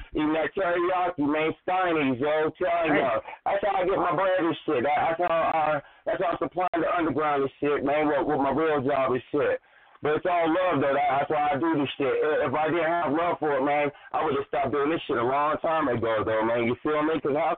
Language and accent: English; Utah, United States; also born or lived in Washington; when I lived out in Washington, motherfuckers thought I was a black Mormon, man, because I tell them I'm from Utah.